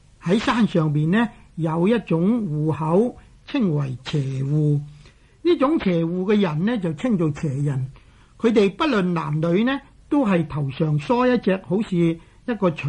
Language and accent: Cantonese; Guangdong, China; accent: Cantonese; 不过我哋广州话咧，将呢个艾字咧读错咗啦。